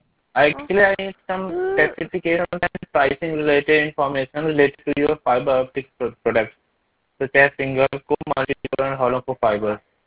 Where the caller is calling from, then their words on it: India; I'm calling from India.